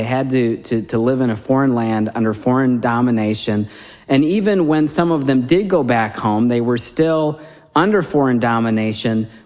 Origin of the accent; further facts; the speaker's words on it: Wisconsin, United States; now in South Carolina, United States; So I'm originally from Wisconsin, and I've been a pastor in South Carolina for the past 2 years.